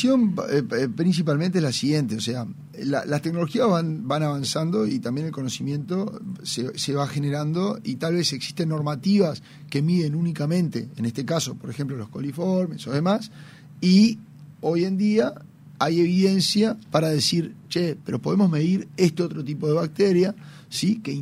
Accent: Parque del Plata, Canelones, Uruguay; porque históricamente yo me crié en Parque del Plata y voy y está ahí

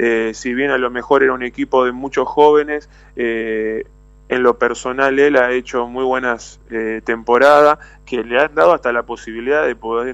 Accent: Argentina; now in Montevideo, Uruguay; somos dos argentinos que lo vamos a acompañar

